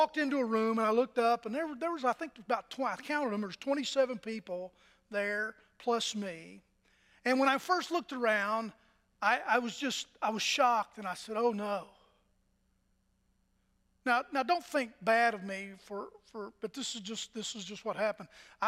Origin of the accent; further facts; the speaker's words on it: Altoona, Pennsylvania, United States; I told him that I was from Altoona, Pennsylvania.